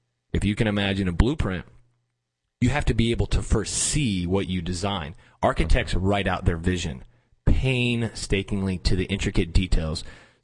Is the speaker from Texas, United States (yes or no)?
no; Detroit, Michigan, United States; now in Florida Gulf Coast, United States; I grew up in Detroit and then I moved to now the Florida Gulf Coast region.